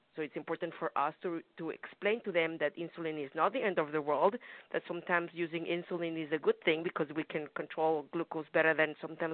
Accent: Mexico; I guess I use myself as an example, because I'm from Mexico and diabetes is very strong in my family.

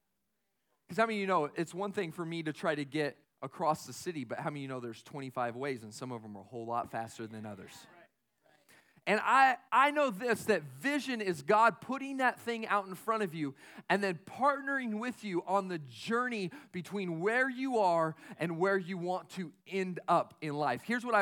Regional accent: Tucson, Arizona, United States; I grew up in Tucson, Arizona. And in Arizona, we have these things.

